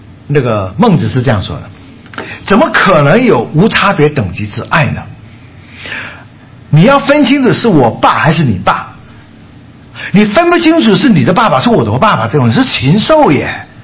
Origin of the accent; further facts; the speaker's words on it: Fujian, China; 哎，我是福建人嘛哈，所以她就用闽南话讲